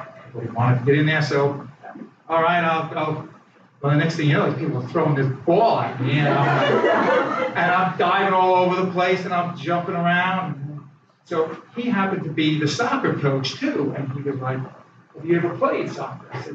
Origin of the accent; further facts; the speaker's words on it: Queens, New York, United States; born there; I was born in Queens, New York, and my brother and I was the oldest, and I came 2.5 years later.